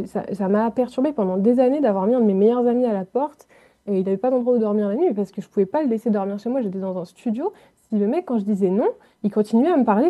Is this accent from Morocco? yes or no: no; France; Je viens de France, là, ça s'entend